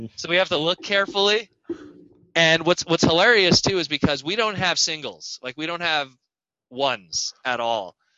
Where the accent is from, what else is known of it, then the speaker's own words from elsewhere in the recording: Canada; I think about it because I encounter it all the time as a Canadian who goes, oh, crap, not used to this.